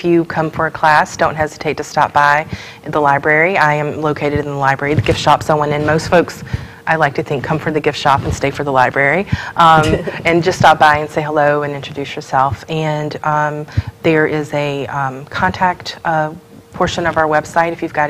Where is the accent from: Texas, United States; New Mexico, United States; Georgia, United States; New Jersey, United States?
Georgia, United States; Athens; So I grew up near Athens, Georgia, home of the Georgia Bulldogs